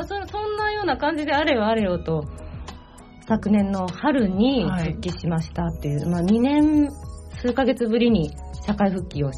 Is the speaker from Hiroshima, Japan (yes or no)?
yes; Hiroshima, Japan; まあ当時広島出身なので広島で就職をするかななんて思うと、やっぱそこではそういった仕事ってほとんどないので、